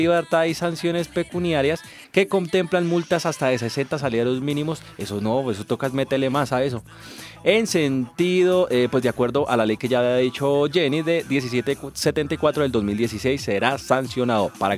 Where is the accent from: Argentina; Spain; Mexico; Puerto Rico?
Puerto Rico; Porque somos puertorriqueños.